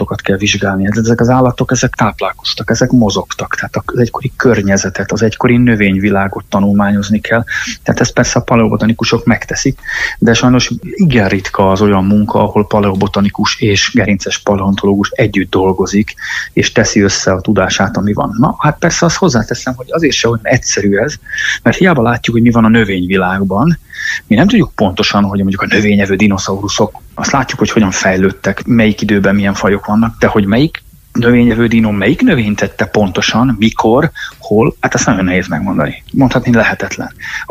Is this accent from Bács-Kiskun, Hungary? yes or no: no; Ajka, Veszprém County, Hungary; hiszen én úgy egyébként ajkai vagyok, és Bakonyból származom, és hát ott rengeteg hegy van, sziklafal